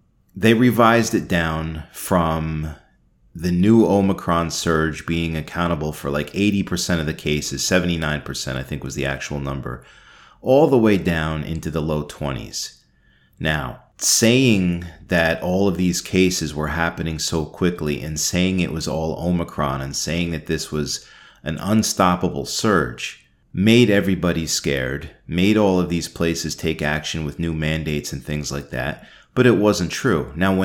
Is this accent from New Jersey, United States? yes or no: yes; New Jersey, United States; I grew up in Sussex County. That's mostly Republican, but where I am right now, tons of Democrats.